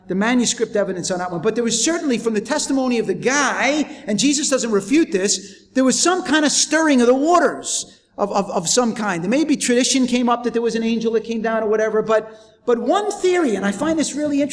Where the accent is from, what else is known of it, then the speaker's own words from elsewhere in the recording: United States; I'm still American, so you still have to put up with that, all right?